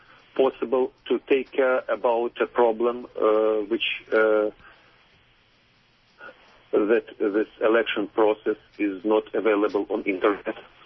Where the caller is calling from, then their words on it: Redwood City, California, United States; I'm calling from Redwood City